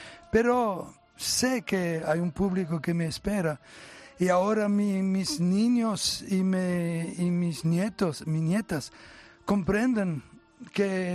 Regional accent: Italy; Spanish is a second language; Sí, me sorprendió el hecho que comprendía el idioma, siendo italiano. Yo temía que sería un problema, y no, al contrario, me adapté muy, muy rápido

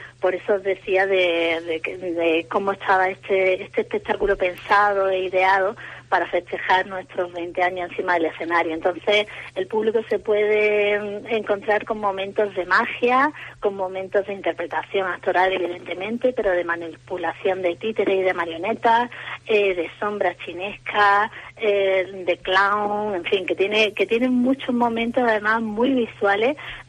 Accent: Málaga, Andalusia, Spain; accent: Andalusian; además andaluz, nosotros somos de Málaga.

